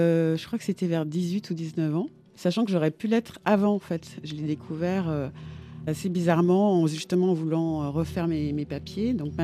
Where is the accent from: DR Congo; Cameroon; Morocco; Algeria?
Cameroon; Douala, Littoral; born there; Je suis née à Douala, au Cameroun, dans, on va dire, le village de Bonapriso, qui était la chefferie de mon grand-père.